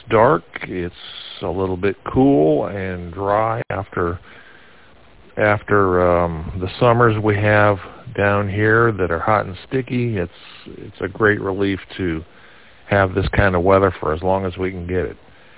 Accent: South Bend, Indiana, United States; Notre Dame from my hometown South Bend and Indiana, which is where I went to school in Bloomington

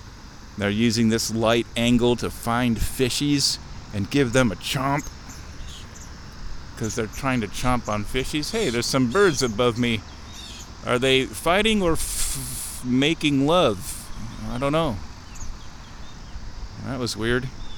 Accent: Nebraska, United States; I am not an American. I'm a Nebraskan.

